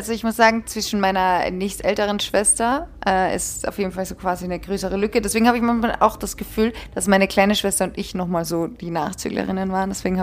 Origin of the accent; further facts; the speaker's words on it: Austria; Also in Österreich, ich bin ja Österreicherin, man sagt ja Jause bei uns.